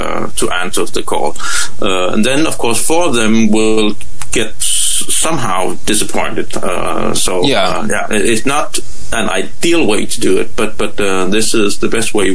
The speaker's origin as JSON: {"language": "English", "country": "Denmark", "said": "You see, I'm from Denmark, and we are 5 million people speaking Danish."}